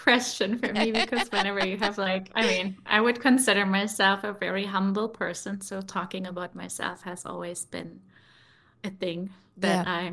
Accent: Poland; also born or lived in Germany; now in United States; I mean, I'm an immigrant for the second time. We immigrated from Poland to Germany, which wasn't an easy ride. So even now immigrating to America was also, it brought up past memories

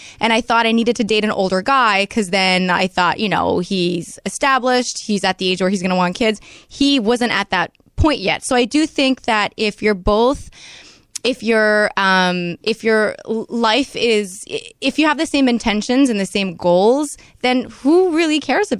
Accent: Quebec, Canada; Because I'm from Canada.

